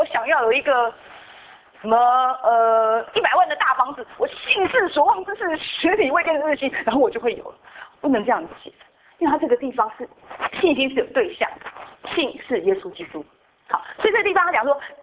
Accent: China; 只有犹太人吗？只有我们中国人吗？

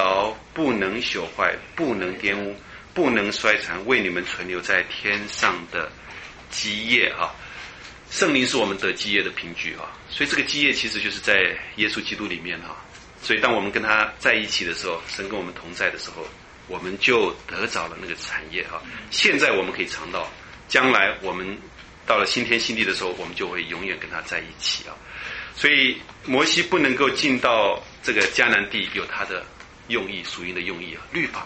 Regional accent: China; 我们中国人不是拜很多的神吗？

